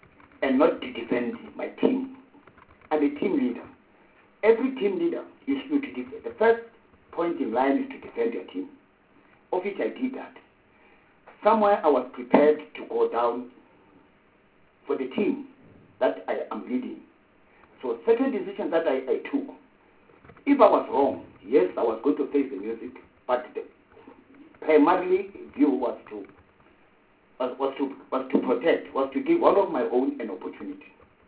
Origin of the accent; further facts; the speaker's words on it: South Africa; I'm a South African. I'm a South African first.